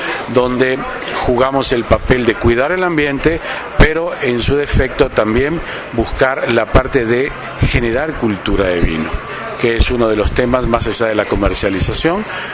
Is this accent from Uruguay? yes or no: yes; Uruguay; now in Mexico; yo hace ya 25 años que vivo acá en México, soy de Uruguay, por eso soy casi chilango